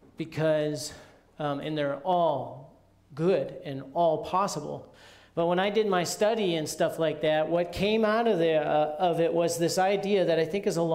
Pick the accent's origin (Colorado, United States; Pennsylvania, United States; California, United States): Colorado, United States; Boulder; okay, you and I here are, we're from Boulder, so we think, oh man, they're going to look way better.